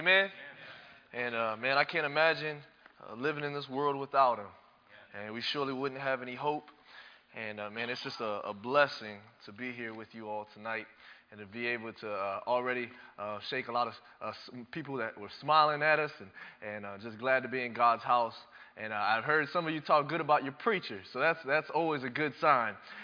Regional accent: Dayton, Ohio, United States; I grew up in a very religious home there in Dayton, Ohio. I am from Dayton. My father raised me Catholic. My mom was Pentecostal.

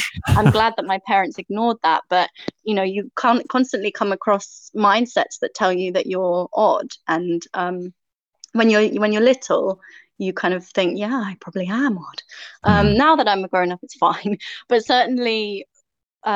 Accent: Peru; also born or lived in United Kingdom; growing up in Peru, I was always the English girl, and in Britain I was always the Peruvian girl.

